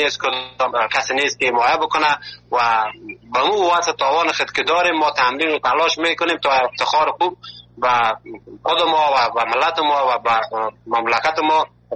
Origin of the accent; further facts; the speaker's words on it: Afghanistan; now in Malatya, Turkey; ما که اول که از افغانستان آمدیم در یک جای یک شهر مالاتیا